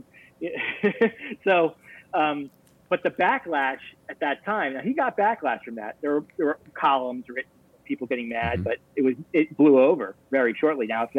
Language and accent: English; Miami, Florida, United States; And I grew up in South Florida in Miami, and I watched him at that time.